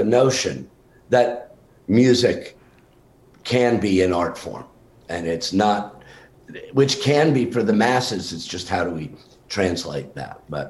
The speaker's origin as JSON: {"language": "English", "region": "New York", "country": "United States", "tie": "born or raised there", "also_born_or_lived": "Vermont", "said": "I grew up in New York and in Vermont. My family had a farm in Vermont."}